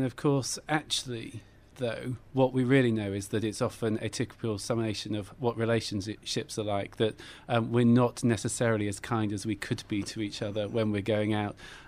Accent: South West England, United Kingdom; also born or lived in Plymouth; I was born in Plymouth, which is Devon, on mm-hmm. the southwest peninsula in England, and then moved across the border into Cornwall. So pretty much at the end of our little island.

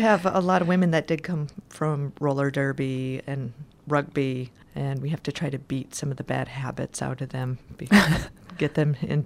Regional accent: Green Bay, Wisconsin, United States; born there; also born or lived in Houston, United States; I lived in Houston before I moved here for about 8 years, but I was born in Green Bay, Wisconsin, home of the Green Bay Packers

